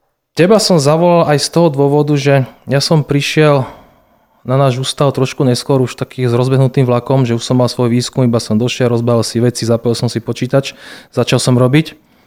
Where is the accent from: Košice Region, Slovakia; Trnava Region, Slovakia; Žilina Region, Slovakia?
Trnava Region, Slovakia; Trnava; born there; Ja som sa narodil v Trnave, žijem v Trnave, pracujem v Trnave